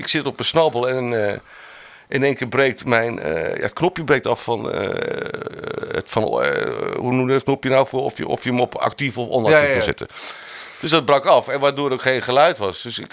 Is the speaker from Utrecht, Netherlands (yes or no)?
no; Uden, North Brabant, Netherlands; En die jongen komt uit Uden, waar ik ben opgegroeid.